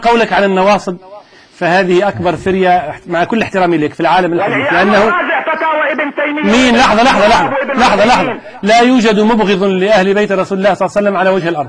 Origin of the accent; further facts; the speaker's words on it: Tunisia; أنا مش سعودي أنا تونسي